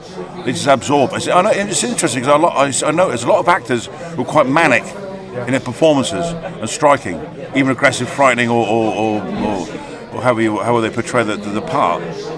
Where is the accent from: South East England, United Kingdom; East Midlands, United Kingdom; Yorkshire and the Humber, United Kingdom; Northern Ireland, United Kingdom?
East Midlands, United Kingdom; Lincoln; born there; I was born in Lincoln in 1962